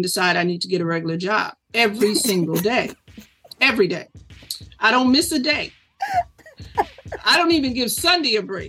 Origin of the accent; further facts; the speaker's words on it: Asbury Park, New Jersey, United States; a family of mice that lived under the boardwalk in the town that I grew up in Asbury Park, New Jersey.